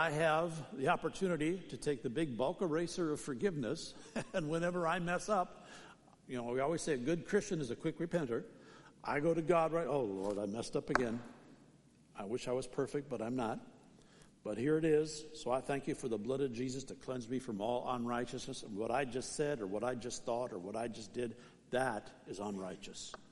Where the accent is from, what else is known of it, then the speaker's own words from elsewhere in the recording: St. Paul, Minnesota, United States; they find out … from St. Paul, and I went to high school in this area and grew up on the east side, this city, and now I'm a pastor